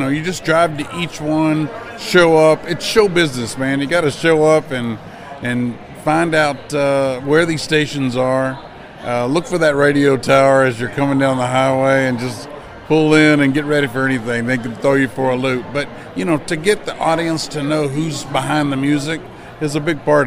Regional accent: Fort Worth, Texas, United States; Well, I'm from Fort Worth, Texas. Texas native. Fort Worth raised there.

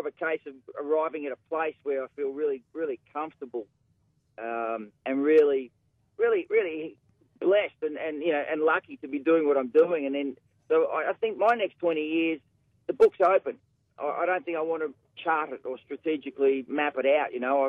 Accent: Perth, Western Australia, Australia; moved away as an adult; But, mate, I came over from Perth. I was a young guy, just, stars in my eyes, dreams in my eyes. I told my family and friends back home in Perth

